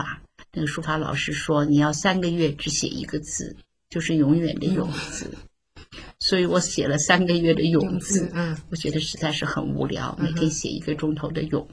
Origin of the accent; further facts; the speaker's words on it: China; 我们中国人在观念上是比较笼统性的啊，整体性的